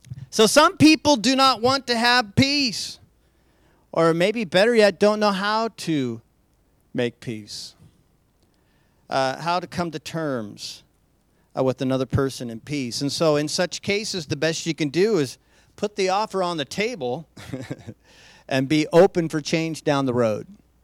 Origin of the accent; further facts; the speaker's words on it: Idaho, United States; but I'm from Idaho, so I get away with all kinds of Idaho-isms.